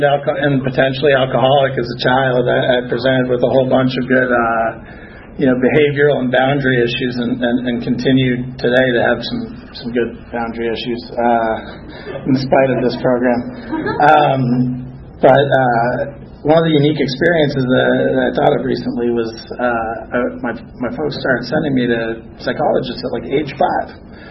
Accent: Boston, Massachusetts, United States; I'm actually originally from Boston, so we have a little New York Boston rivalry going on, I guess, tonight.

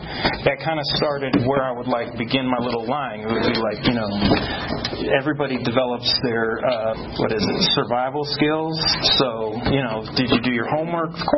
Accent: Tampa, Florida, United States; where I grew up in Tampa.

